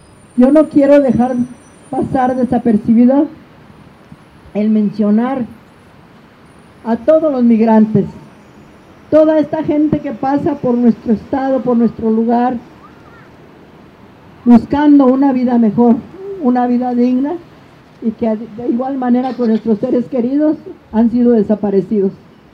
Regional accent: Mexico; todos nosotros como mexicanos

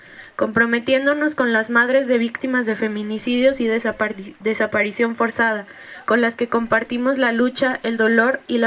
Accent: San Luis Potosí, Mexico; las compañeras que venimos desde San Luis Potosí.

